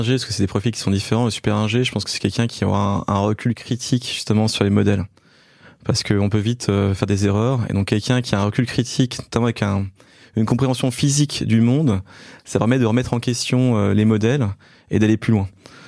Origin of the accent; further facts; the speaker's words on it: Belfort, Bourgogne-Franche-Comté, France; born there; Je suis né en fait à Belfort, donc dans l'est de la France, qui est une zone qui a été assez bouleversée par des crises industrielles.